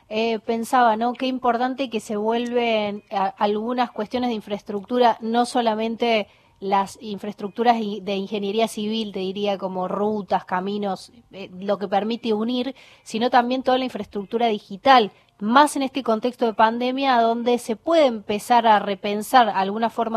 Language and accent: Spanish; Córdoba, Argentina; now in Buenos Aires, Argentina; como cordobesa, viviendo en la Ciudad de Buenos Aires